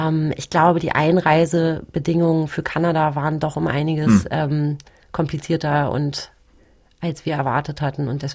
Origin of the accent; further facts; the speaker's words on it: Germany; klar ein deutsches Mädchen, finde ich. Und bin hier groß geworden und würde auch sagen, Deutsch ist meine Muttersprache, weil es einfach die Sprache ist, in der ich am meisten zu Hause bin.